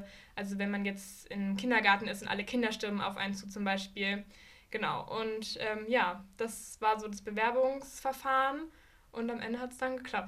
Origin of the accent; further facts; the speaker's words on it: Nuremberg, Bavaria, Germany; Ich bin auch in Nürnberg aufgewachsen